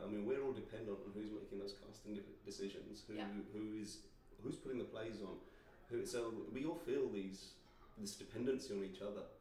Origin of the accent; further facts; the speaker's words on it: India; But am I an Indian? Well, absolutely, I'm an Indian actor, because I am Indian.